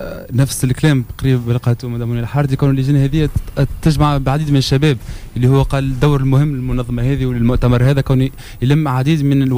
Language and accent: Arabic; Tunisia